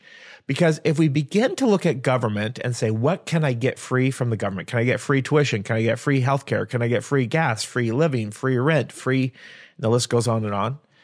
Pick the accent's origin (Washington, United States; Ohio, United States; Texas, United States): Washington, United States; So, you know, I was raised in the Yakima Valley.